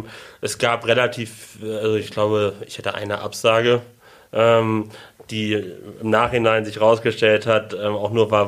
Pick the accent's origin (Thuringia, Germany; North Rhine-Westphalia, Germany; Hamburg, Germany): Hamburg, Germany; moved away as an adult; ich komme aus Hamburg, wollte nochmal aus Hamburg raus